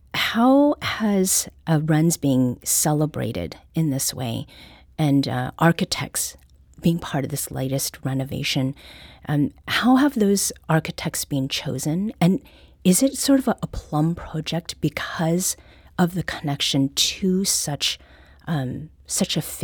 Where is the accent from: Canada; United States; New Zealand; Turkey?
Canada; And I was born and raised in Canada, so it's surprising to hear that it is the only one, even in consideration of Commonwealth countries.